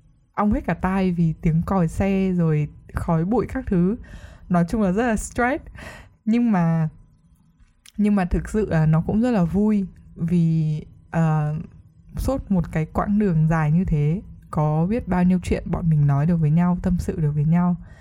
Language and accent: Vietnamese; Hanoi, Vietnam; Đấy là điều tất nhiên vì mình lớn lên ở Hà Nội. Và xung quanh mình toàn các bạn ở Hà Nội, nên mình yêu dai Hà Nội là đúng.